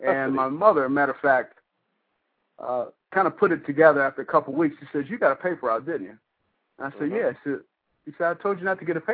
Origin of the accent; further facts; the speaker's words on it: Detroit, Michigan, United States; I grew up in the Jeffries Projects, and my father, my mother, it was just me and my mother.